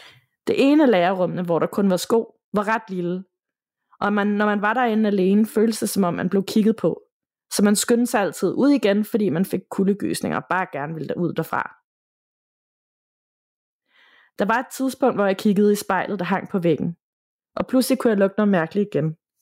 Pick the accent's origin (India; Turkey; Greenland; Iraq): Greenland; Nuuk, Sermersooq; Jeg var lige begyndt at arbejde i en tøjbutik i min hjemby Nuuk i Grønland